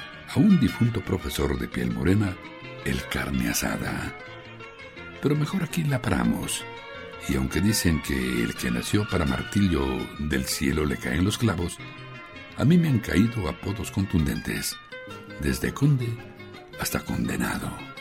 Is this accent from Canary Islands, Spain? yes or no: no; Corme, Galicia, Spain; cuando vuelvo a Corme, mi pueblo natal, y me reencuentro con los amigos de mi niñez